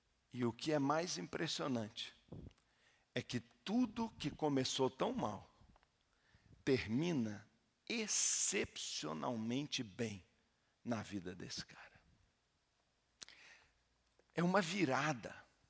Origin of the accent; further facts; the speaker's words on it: Ouro Preto, Minas Gerais, Brazil; Eu lembro quando eu era menino, eu pensando lá em Ouro Preto, onde eu cresci